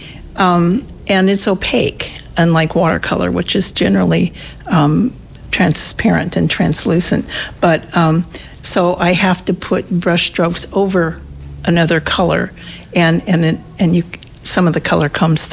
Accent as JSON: {"language": "English", "town": "Gilroy", "region": "California", "country": "United States", "tie": "born there", "also_born_or_lived": "Cupertino", "said": "No, I was born in California, in Gilroy, but I moved up here in 69, so I've been here a while."}